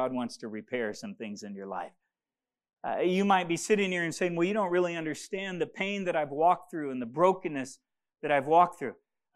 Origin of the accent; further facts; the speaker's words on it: DR Congo; And most of you know that I grew up in Africa, in the Congo.